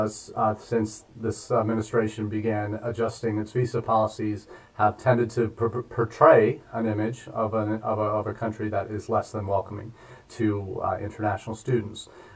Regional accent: Missouri, United States; Those who know me well, I'm from Missouri

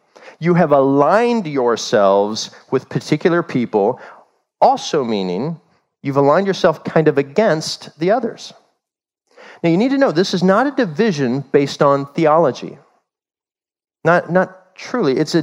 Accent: Kansas City, Missouri, United States; born there; I was born in the Midwest. I was born in Kansas City, so I was all about Kansas City sports when I was coming up.

